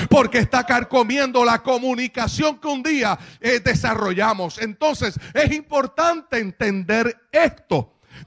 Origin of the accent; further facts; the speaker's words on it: Puerto Rico; yo vine desde Puerto Rico a decirte que no te vas a rendir